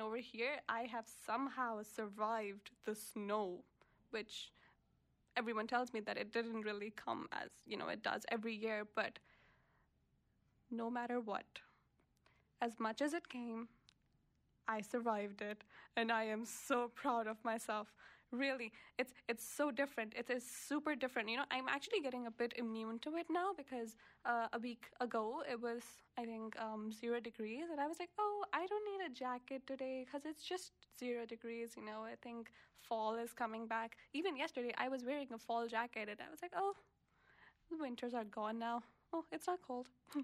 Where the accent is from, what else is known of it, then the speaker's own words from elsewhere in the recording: Pakistan; you're listening to The BV Show. I am actually from Pakistan. I haven't told that yet.